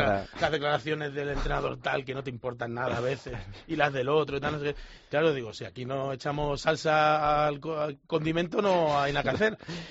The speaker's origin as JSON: {"language": "Spanish", "town": "Jerez de la Frontera", "region": "Andalusia", "country": "Spain", "moved": "as an adult", "lives_now": "Madrid, Spain", "said": "De Jerez. Soy de Jerez. Me vine con 18 años para estudiar y ya me quedé."}